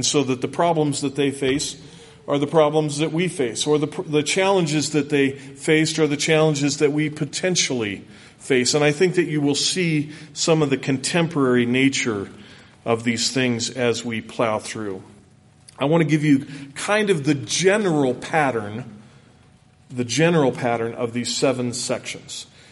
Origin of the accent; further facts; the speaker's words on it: California, United States; But I grew up in California, and I grew up in California in the 60s.